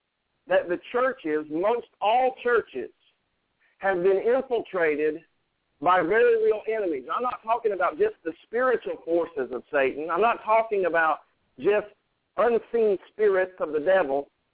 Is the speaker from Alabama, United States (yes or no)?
yes; Alabama, United States; I'm talking about the state of Alabama. I love my home state.